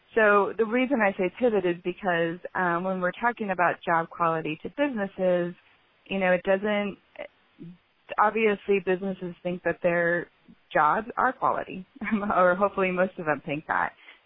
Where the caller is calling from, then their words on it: Denver, Colorado, United States; Hey, good morning, everyone. I'm calling from Denver, Colorado